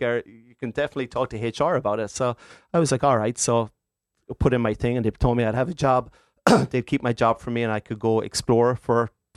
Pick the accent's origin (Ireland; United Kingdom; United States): Ireland; growing up in Ireland at that time